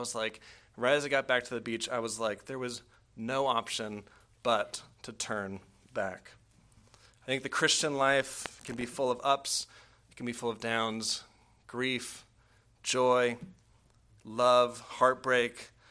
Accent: San Diego, California, United States; Now, some of you might know I grew up in San Diego, and throughout the time of my youth, as is the case for many who grew up in that part of the world, kids who grow up near the beach typically will take an interest in surfing.

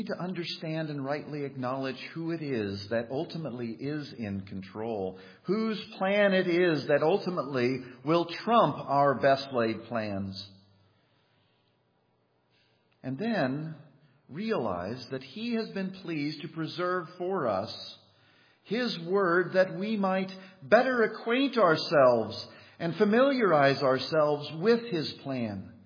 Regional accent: Kansas, United States; My roommate and I, he was from New Jersey and I was from Kansas.

